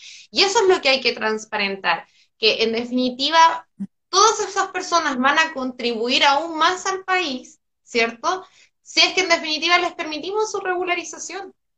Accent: Chile; son los mismos derechos que tenemos nosotros, chilenos, que habitamos este territorio nacional

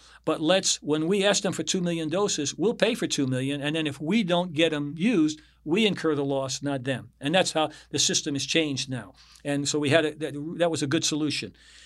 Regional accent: United States; It comes down to, I'm an American. I can do what I want.

